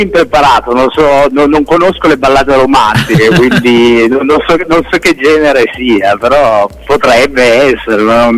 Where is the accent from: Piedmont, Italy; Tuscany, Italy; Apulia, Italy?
Piedmont, Italy; Turin; moved away as an adult; now in Brussels, Belgium; io sono di Torino e appunto 9 anni fa, dopo varie altre pellegrinazioni, sono finito a Bruxelles alla ricerca di lavoro.